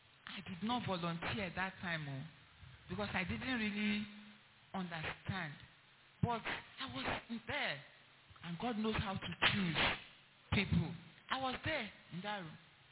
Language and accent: English; Ogun, Nigeria; I'm from Ogun State. So, that was where we met.